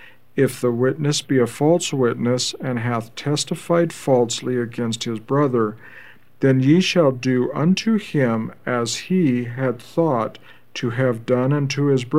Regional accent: Thornton, Colorado, United States; I'm from Thornton, Colorado.

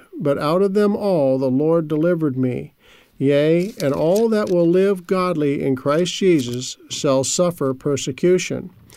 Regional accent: Albuquerque, New Mexico, United States; I'm from Albuquerque, New Mexico.

